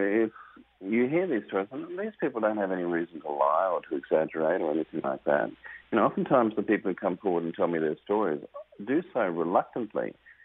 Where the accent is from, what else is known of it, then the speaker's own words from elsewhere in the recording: Australia; now in United States; throughout the US and also my home country of Australia.